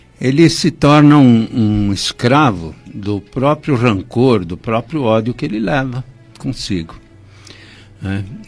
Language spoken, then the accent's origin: Portuguese; Duartina, São Paulo, Brazil; now in São Paulo, Brazil; Morávamos em Duartina, no interior do estado onde eu nasci, estado de São Paulo.